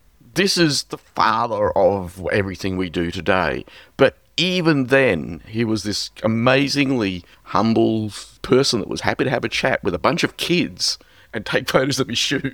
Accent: Australia; it was being held in Australia, in my hometown.

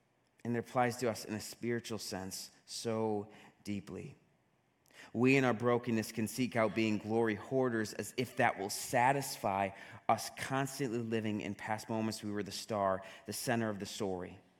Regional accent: Northeast, United States; accent: Northeast; I have to enunciate myself with my Northeast accent.

